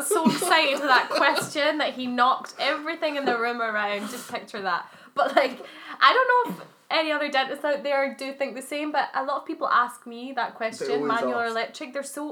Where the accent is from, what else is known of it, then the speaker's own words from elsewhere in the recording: Scotland, United Kingdom; accent: Scottish; The confidence for me to be able to talk on this because of my Scottish accent.